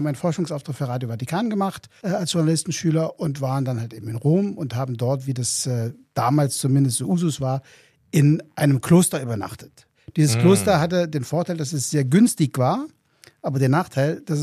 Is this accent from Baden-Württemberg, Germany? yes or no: no; Trier, Rhineland-Palatinate, Germany; born there; ist ein Moselaner, ich bin gebürtig aus Trier an der Mosel, war da ganz normal Schule, Abitur